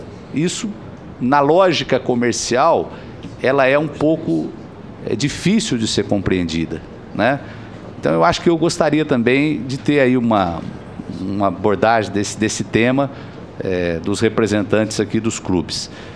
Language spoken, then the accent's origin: Portuguese; Campinas, São Paulo, Brazil; Eu sou da cidade de Campinas. Nós temos dois clubes em Campinas